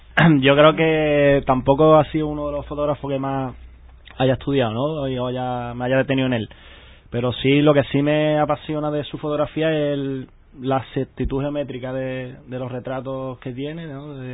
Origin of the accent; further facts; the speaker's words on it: León, Castile and León, Spain; born there; now in Seville, Spain; Sí, sí, nací en León